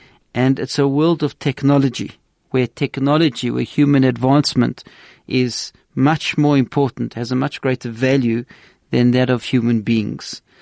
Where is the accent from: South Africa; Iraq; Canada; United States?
South Africa; And we as South African Jews can relate to that very well, because there's always talk of immigration, and so many Jews, South African Jews, have left South Africa and built communities in other parts of the world.